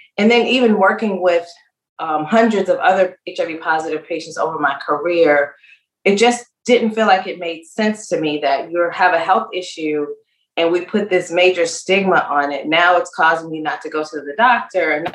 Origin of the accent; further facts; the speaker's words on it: Georgia, United States; now in Maryland, United States; I think I live in Maryland, but I'm from Georgia. So I'm definitely a true Southern girl at heart. And just growing up in a small town in a small community